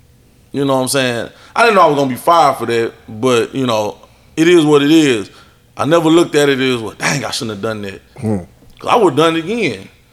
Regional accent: Port Arthur, Texas, United States; He from Fifth Ward, you know, I'm country boy from Port Arthur, you know, they don't expect for us to like hang out like

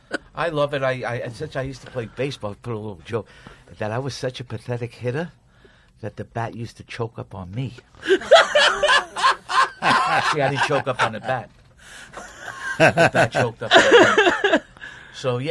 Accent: Flushing, New York, United States; also born or lived in Bronx; I was born in the Bronx and stayed with my grandmother for years, and then I moved to my parents in Whitestone, Flushing, Queens. This all happened in Flushing, Queens, man.

